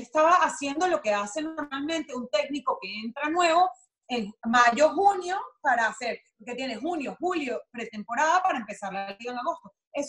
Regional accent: Venezuela; en mi casa yo crecí con el fútbol europeo porque pues vengo de familia europea, tanto por lado de padre como por lado de madre. O sea, mi papá nació en Brasil, pero mi familia por parte de papá es húngar

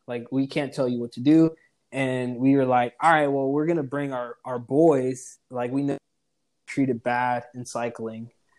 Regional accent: Belize; Like, when I'm growing up, man, like, my parents always had, like, so we come from Belize. And, like, there's not a lot of money there.

